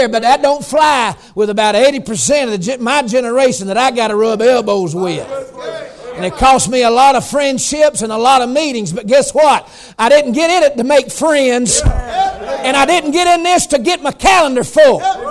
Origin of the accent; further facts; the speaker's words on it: the South, United States; but I'm from the South. You don't tell us don't do stuff.